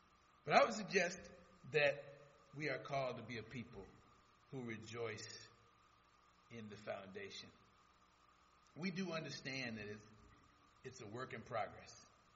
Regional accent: Detroit, Michigan, United States; Growing up in Detroit, I can relate.

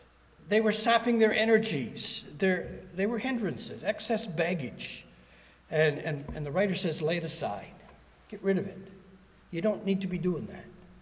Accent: the South, United States; I was born and bred in the South. You know, I bleed Plymouth Brethren. I just do. Saved an early age. Raised in a Christian family.

